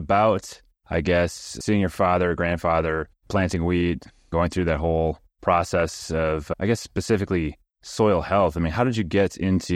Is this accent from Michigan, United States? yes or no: yes; Michigan, United States; I'm from Michigan, so I go to like the Sleeping Bear Dunes, the sand dunes